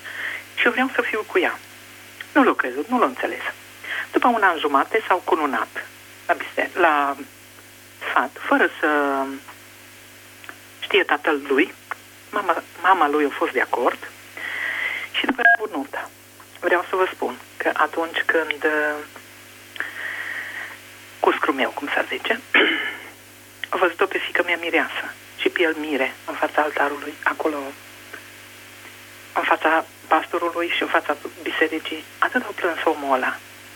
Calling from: Mediaș, Sibiu County, Romania; și sunt de la Media

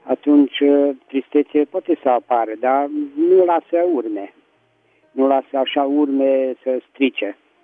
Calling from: Petroșani, Hunedoara County, Romania; din Petroșani.

